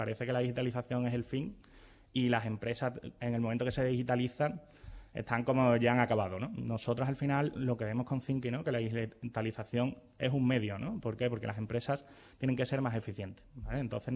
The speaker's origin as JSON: {"language": "Spanish", "town": "Seville", "region": "Andalusia", "country": "Spain", "said": "Nosotros somos de Sevilla"}